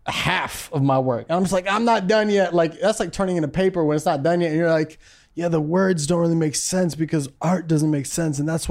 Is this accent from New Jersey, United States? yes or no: no; Naperville, Illinois, United States; And I hate that the fact that I'm from Naperville, Illinois, represent, and that's our big Chicago bean.